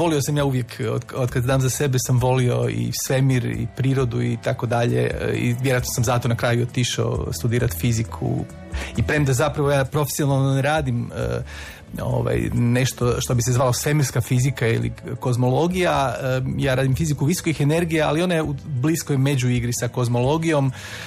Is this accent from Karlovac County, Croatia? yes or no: no; Samobor, Zagreb County, Croatia; odrastao sam ja u Samoboru, znate, na jednom brdu kraj Samobora